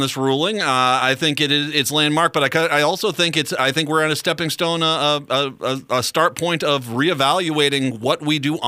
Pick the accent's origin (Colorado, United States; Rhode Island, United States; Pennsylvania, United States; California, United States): Rhode Island, United States; also born or lived in Minnesota; I grew up in Rhode Island. I was born in Minnesota. I grew up a good chunk in Rhode Island, which is a ton of Italians out there.